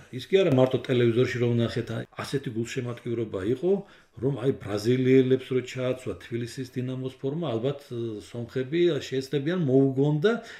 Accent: Sukhumi, Abkhazia, Georgia; now in Tbilisi, Georgia; მე და ჩემი ოჯახის წევრებს აცნობდა როგორც სტუმრები სოხუმიდან

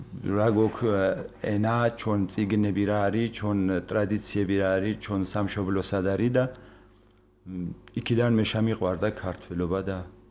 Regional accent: Fereydan, Isfahan, Iran; მე დავიბადე ფერედანში, ან ძველებურად რო ზახოდეს მარტყოფი. და იქ ჩემ დედმამამ, დედა ჩემმა დედა ჩემ მამამ მასწავლა დედა ენა და ოჯახში მე ვისწავლე ქართული ენა.

